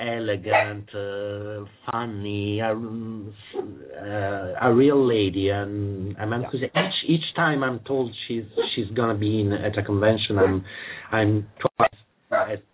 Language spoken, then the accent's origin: English; United Kingdom; No, British. I'm British myself. I mean, I had a British education, but then I had such a great experience with the United States that I lost some of my stiffness.